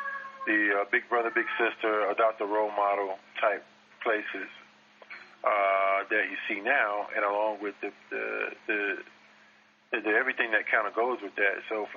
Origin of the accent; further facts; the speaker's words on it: Macon, Georgia, United States; There was, in my hometown of Macon, Georgia, there's a Harriet Tubman Museum, and there's also a Boys and Girls Club.